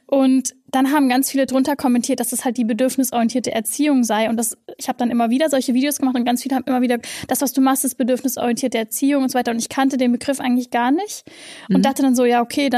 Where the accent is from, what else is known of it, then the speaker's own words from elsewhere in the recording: West Germany, Germany; ich bin im Westen aufgewachsen